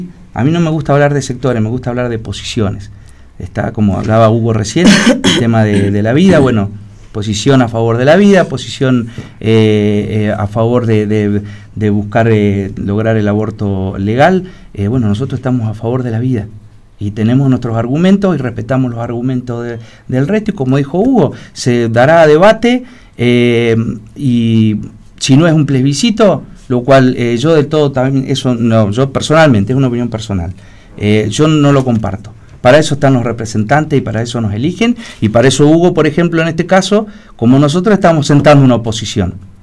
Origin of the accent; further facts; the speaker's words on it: Neuquén, Argentina; yo soy nacido y criado en Chacra, y yo respeto mis tradiciones